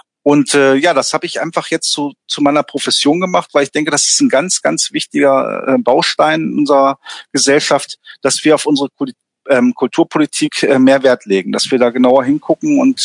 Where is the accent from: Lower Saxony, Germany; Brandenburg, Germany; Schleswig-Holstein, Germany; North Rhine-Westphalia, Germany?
Lower Saxony, Germany; Wolfsburg; Ja, also Wolfsburg ist meine Heimatstadt und natürlich möchte ich hier auch positiv wirken.